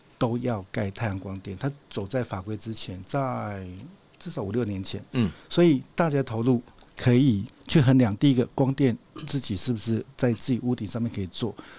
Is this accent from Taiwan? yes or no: yes; southern Taiwan, Taiwan; 比如说我来自于南部嘛，中南部都是透天最多